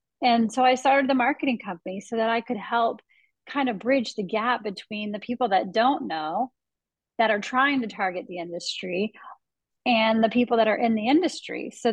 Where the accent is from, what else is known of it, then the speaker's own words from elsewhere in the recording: Florida, United States; born there; So my background is born here in, well, I'm based out of Wellington, and I was born here in Palm Beach County.